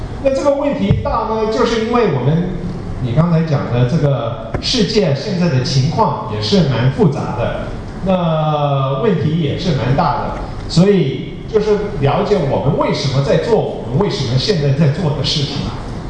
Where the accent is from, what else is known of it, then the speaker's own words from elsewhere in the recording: United States; Chinese is a second language; 我的国语讲得不太好，我是美国出生长大的所以先抱歉